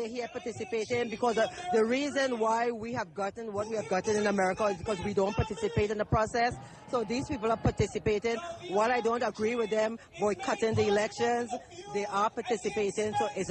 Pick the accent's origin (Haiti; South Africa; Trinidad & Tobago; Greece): Trinidad & Tobago; now in Waldorf, United States; My original shithole country is Trinidad and Tobago.